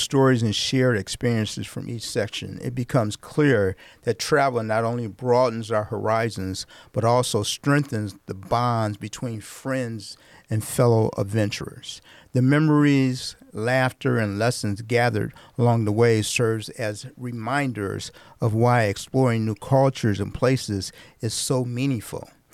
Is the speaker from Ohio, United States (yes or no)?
yes; Toledo, Ohio, United States; And a guy walked up to me and said, well, where are you from? And I said, Toledo. And this guy happened to be from Toledo.